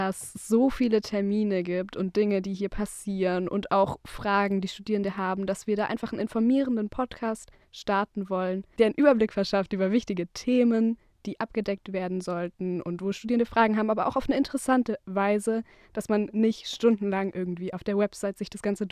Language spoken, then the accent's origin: German; Spaichingen, Baden-Württemberg, Germany; komme ursprünglich aus Speiching, das ist so ein kleiner Ort bei Tuttlingen oder Rottweil, falls euch das was sagt.